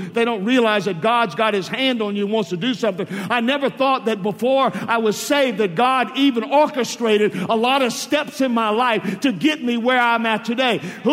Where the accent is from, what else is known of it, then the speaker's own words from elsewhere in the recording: New Orleans, Louisiana, United States; I come from New Orleans Mardi Gras